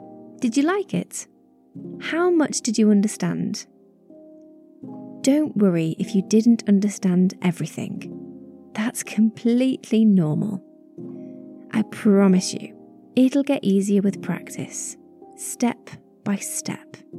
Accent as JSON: {"language": "English", "town": "Liverpool", "region": "North West England", "country": "United Kingdom", "said": "I'm 28 years old and I'm from England in the United Kingdom. My city is Liverpool, in the north of England."}